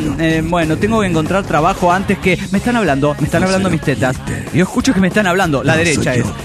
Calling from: Minnesota, United States; Estamos bajo varios pies.

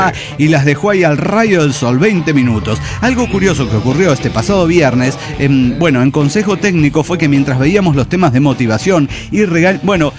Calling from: Mexico City, Mexico; de Chilangolandia.

